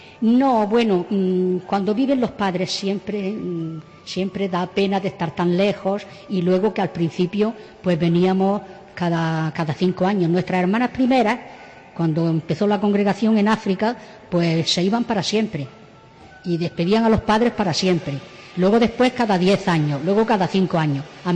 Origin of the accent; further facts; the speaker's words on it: Andalusia, Spain; Yo soy de la Alpujarra de Granada.